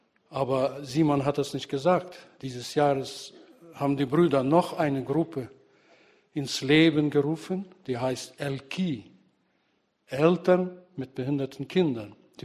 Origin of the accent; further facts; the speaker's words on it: Kyrgyzstan; Wir kommen beide aus Kirgisien, deswegen liegen die Kirgisien uns sehr nah am Herzen.